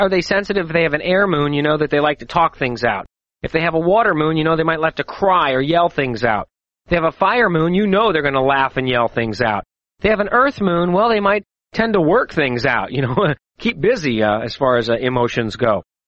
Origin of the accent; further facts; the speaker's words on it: Missouri, United States; maybe it's because I'm from Missouri and the show me state